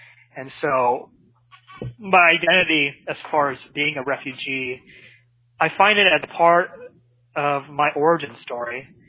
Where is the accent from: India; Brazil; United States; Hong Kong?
Hong Kong; born there; What I learned was I was born in one of the hospitals in Hong Kong